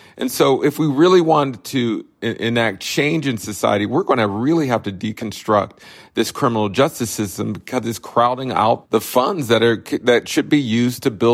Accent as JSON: {"language": "English", "town": "Pittsburgh", "region": "Pennsylvania", "country": "United States", "said": "I'm from Pittsburgh, where Google landed its headquarters there."}